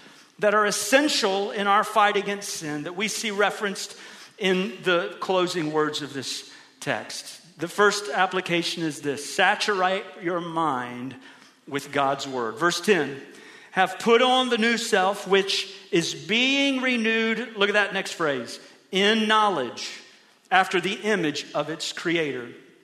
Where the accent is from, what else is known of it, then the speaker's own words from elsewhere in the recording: Ohio, United States; I'm from Ohio, my bad.